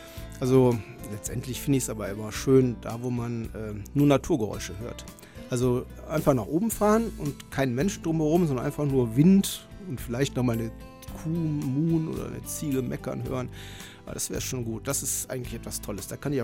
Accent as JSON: {"language": "German", "town": "Düsseldorf", "region": "North Rhine-Westphalia", "country": "Germany", "lives_now": "Italy", "said": "Man bedenkt, ich komme aus Düsseldorf, das ist eine Stadt von ungefähr 500.000 Einwohnern, das ist so viel wie Südtirol."}